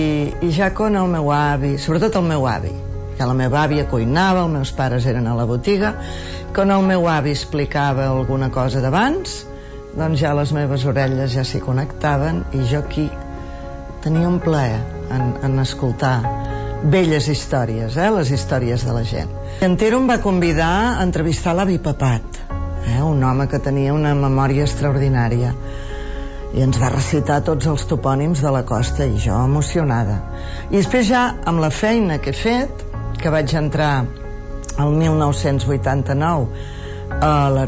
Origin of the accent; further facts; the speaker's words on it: L'Escala, Catalonia, Spain; vaig néixer a l'Escala l'any 1957 i a casa tenien una botiga de comestibles a la placeta de Pequín.